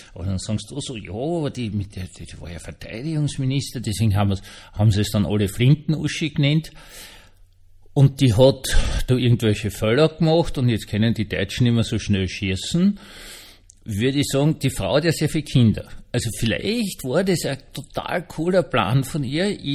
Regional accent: Austria; Und außerdem hätte es mir sowieso als Österreicher am besten gefallen, wenn es eine Kaiserin wäre, weil dann könnte man ja unseren Bundeskanzler mit ihr verheiraten.

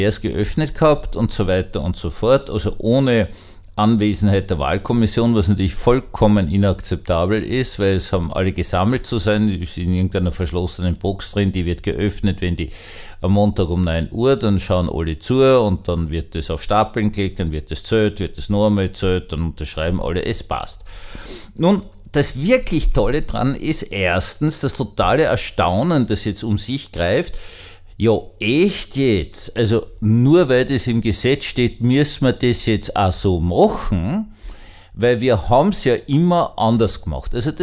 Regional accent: Austria; Also Sie merken jetzt, ich so als Österreicher, bin ganz furchtbar fertig

